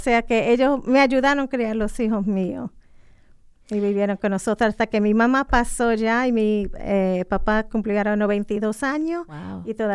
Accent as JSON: {"language": "Spanish", "town": "Bronx", "region": "New York", "country": "United States", "tie": "born or raised there", "also_born_or_lived": "Caguas", "said": "Sí, nací y criada en el Bronx."}